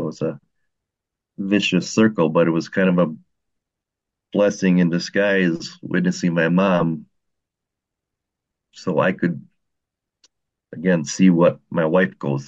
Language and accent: English; Wisconsin, United States; I'm from Wisconsin.